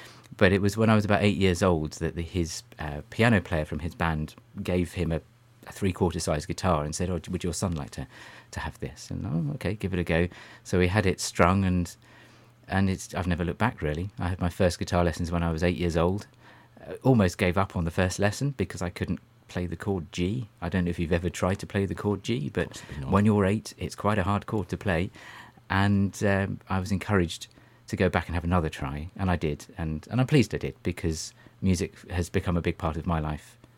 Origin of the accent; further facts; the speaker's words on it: Woodmansterne, South East England, United Kingdom; also born or lived in Epsom; I was born in Surrey. I was actually born in Epsom, but lived my formative years in a little place called Woodminster near Banstead.